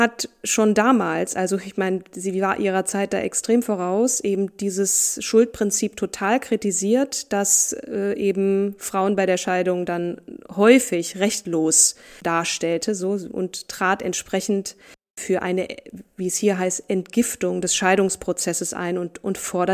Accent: Marburg, Hesse, Germany; born there; zunächst in meiner Geburtsstadt Marburg

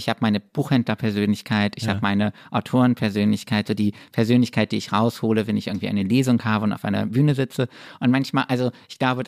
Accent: Würzburg, Bavaria, Germany; now in Berlin, Germany

